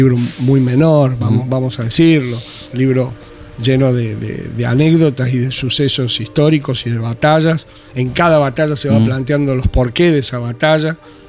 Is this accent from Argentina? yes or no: yes; Argentina; Lo que pasa es que somos argentinos.